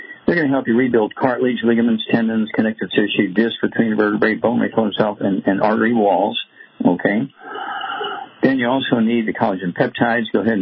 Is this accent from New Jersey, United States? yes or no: no; Missouri, United States; Chuck, let's go to my home state, Missouri, Missouri, Big Mo